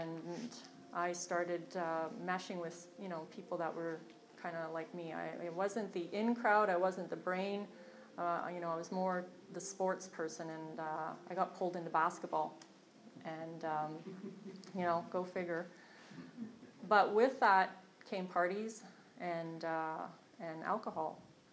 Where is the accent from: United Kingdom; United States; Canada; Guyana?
Canada; Montreal, Quebec; I grew up in Montreal, and I was born December 1964. So I'm going to be 51 this year.